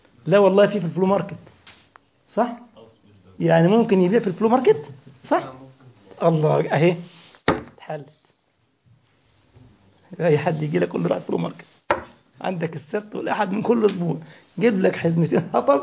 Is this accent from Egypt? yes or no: yes; Egypt; سد الحنك أكل كده كان عندنا في مصر